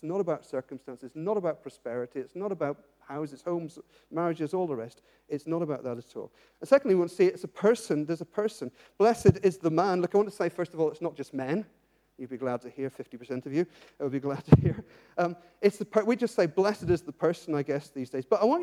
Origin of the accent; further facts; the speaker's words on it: Ireland; I come from Ireland